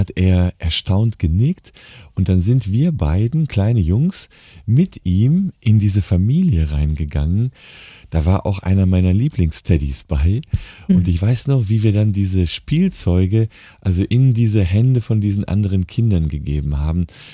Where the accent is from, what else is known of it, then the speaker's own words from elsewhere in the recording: Attendorn, North Rhine-Westphalia, Germany; in den sogenannten Sozialwohnungen in meiner Heimatstadt Attendorn wohnten